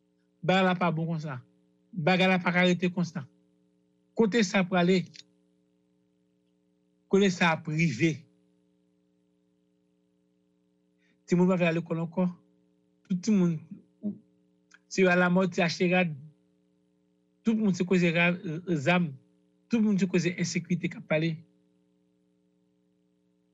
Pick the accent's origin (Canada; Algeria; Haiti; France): Haiti; en tant que haïtien, en tant que nègre naïf